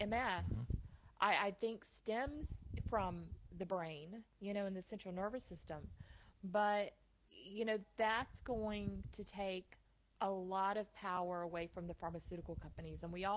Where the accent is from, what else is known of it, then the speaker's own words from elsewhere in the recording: the South, United States; I'm from the South. You know, I'm known as a Southern style medium.